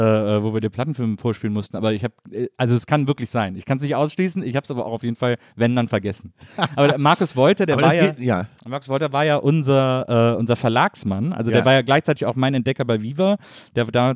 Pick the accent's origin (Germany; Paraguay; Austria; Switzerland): Germany; Wesseling, North Rhine-Westphalia; Ich komme aus Wesseling, zwischen Köln und Bonn.